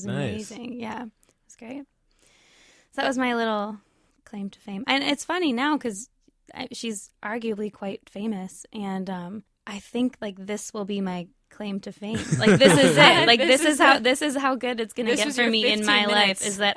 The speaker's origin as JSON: {"language": "English", "region": "Minnesota", "country": "United States", "said": "although, yes, we're Minnesotan, we identify with, you know … those things are great, and I'm so happy that I come from a place"}